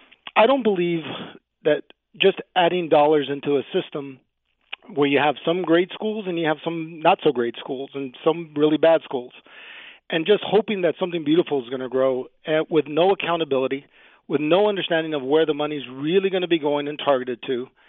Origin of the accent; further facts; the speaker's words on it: Nogales, Arizona, United States; or even where I grew up in Nogales